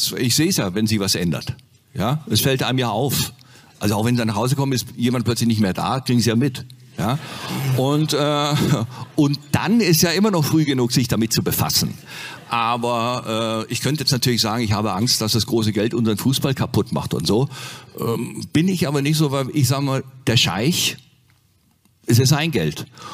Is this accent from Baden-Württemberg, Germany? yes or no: yes; Nürtingen, Baden-Württemberg, Germany